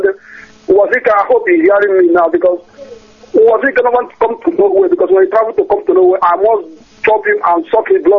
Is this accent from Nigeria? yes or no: yes; Olo, Imo, Nigeria; I come from Olo in Nkume, in Java, local government.